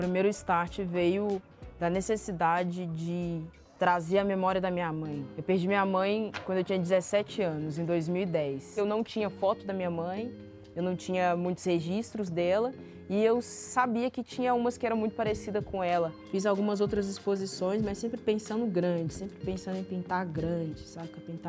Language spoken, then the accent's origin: Portuguese; Belo Horizonte, Minas Gerais, Brazil; tenho 28 anos. Sou nascido e criado no Alto Veracruz.